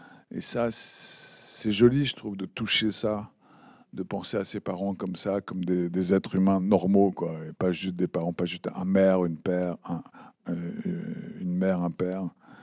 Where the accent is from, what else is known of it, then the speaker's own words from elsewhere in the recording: Paris, Île-de-France, France; en tant que petit Parisien, vraiment d'un Paris qui, à l'époque, était encore populaire, donc qui avait grandi dans le bitume